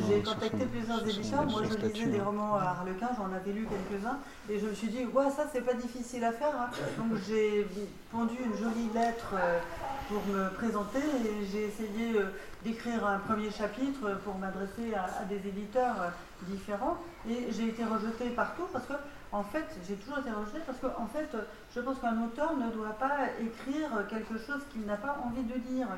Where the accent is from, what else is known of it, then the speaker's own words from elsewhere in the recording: United States; Pas trop gênée, parce qu'en tant qu'Américaine, je ne suis pas trop timide.